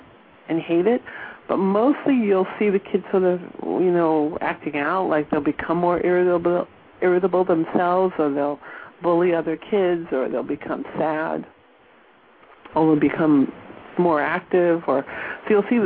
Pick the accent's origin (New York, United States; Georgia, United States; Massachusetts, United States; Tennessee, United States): New York, United States; growing up in New York, I kind of knew about energy intuitively.